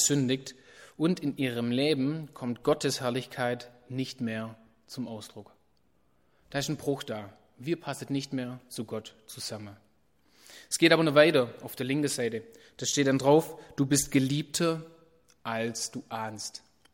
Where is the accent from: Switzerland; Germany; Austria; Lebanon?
Germany; Bühlhausen; ich bin jetzt hier eben in Bühlhausen aufgewachsen